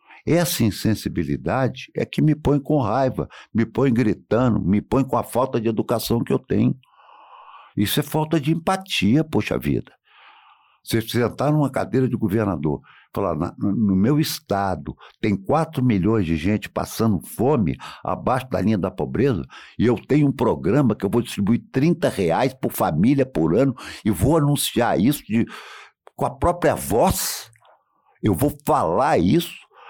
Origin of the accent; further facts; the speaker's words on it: Minas Gerais, Brazil; meus irmãos são mineiros, meus avós são mineiros, tirando um que veio da Síria, dois. Nós somos daqui, somos mineiros, sabemos o valor de Minas Gerais.